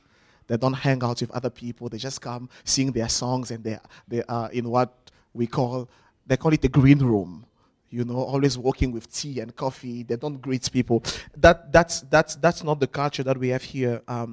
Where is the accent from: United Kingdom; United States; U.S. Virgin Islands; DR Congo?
DR Congo; moved away as an adult; now in South Africa; I was 19 when I was in the university back home. For those of you who don't know, I'm originally from the Congo DRC.